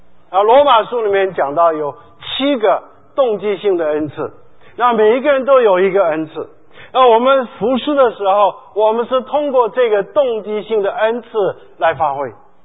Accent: China; 特别是我们中国人喜欢这样的服侍

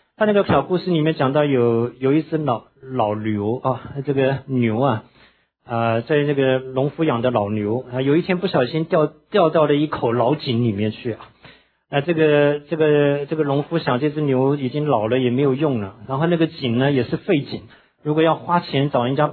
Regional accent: Taiwan; 我小的时候住在眷村里面

